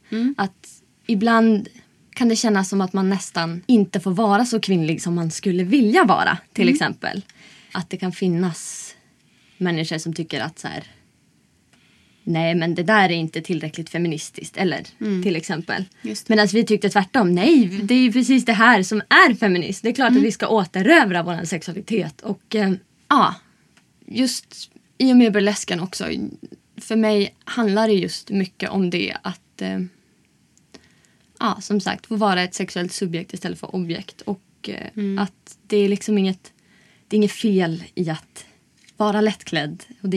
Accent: Umeå, Västerbotten County, Sweden; Sen så flyttade jag hem till Umeå en sväng. Jag kommer från Umeå.

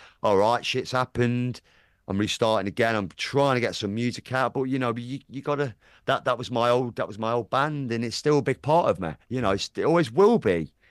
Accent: Blaby, East Midlands, United Kingdom; and I went to a shop in Blaby where I grew up in Leicester

